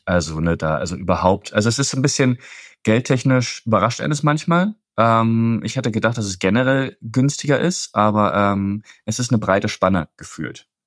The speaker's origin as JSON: {"language": "German", "country": "Germany", "said": "Es ist ein bisschen gewöhnungsbedürftig, gerade für uns als Deutsche, weil ne, man weiß einfach, wann der Bus fährt oder man weiß es nicht."}